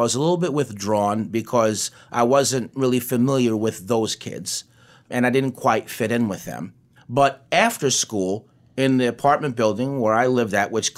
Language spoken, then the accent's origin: English; Peekskill, New York, United States; No, I grew up in Peekskill in Westchester County.